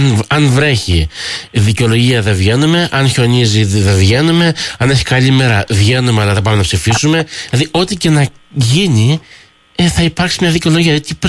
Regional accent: Greece; now in Laval, Canada; Τώρα, σαν Ελληνίδα, βλέπω στο Δημαρχείο του Λαβάλ έχουμε και τον Καριδόγεννη

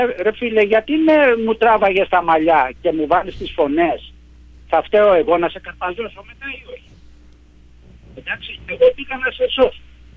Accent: Piraeus, Attica, Greece; Στο χωριό μου, τον Πειραιά, γιατί είμαι από τον Πειραιά

